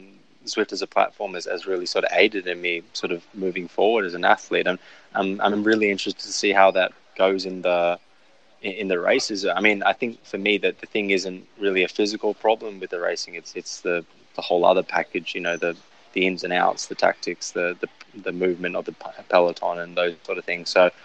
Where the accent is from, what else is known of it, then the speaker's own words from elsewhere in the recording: United Kingdom; And we're both British in strange ways, you know, Kenyan heritage for him and Australian sort of for me.